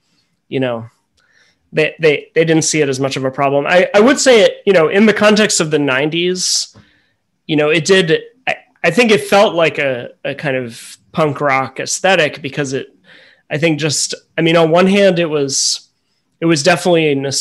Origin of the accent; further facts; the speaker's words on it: Westchester, New York, United States; I was in Westchester, like in the suburbs outside of New York at that point, but so I was, you know, going into the city on weekends for shows and things like that.